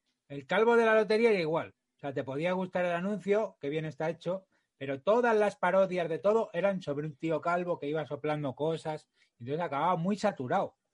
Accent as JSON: {"language": "Spanish", "country": "Spain", "said": "siendo como somos los españoles"}